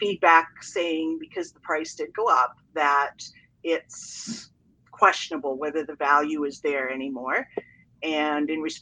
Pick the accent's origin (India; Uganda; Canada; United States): Canada; It have kind of a unique position being Canadian that it's often offered as a bonus with a vacation package where you can get free dining if you're from the UK or Canada.